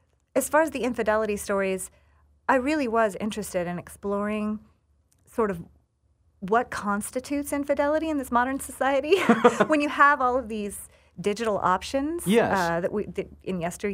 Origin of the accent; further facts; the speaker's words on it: Arizona, United States; you know, I'm from Arizona. Do I have a right to be writing about the South?